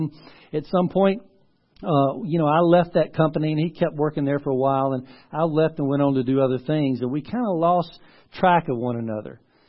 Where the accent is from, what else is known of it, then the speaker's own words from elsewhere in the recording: Mississippi, United States; I was born and raised in Mississippi. I was just a good old country boy. I mean, redneck.